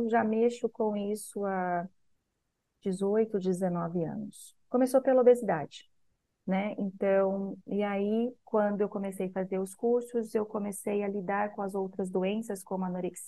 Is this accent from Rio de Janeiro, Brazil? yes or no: no; São Paulo, Brazil; now in Juiz de Fora, Brazil; eu sou nutricionista, eu moro aqui em Juiz de Fora há 22 anos, mas eu sou paulista, então eu tenho toda a minha formação no estado de São Paulo.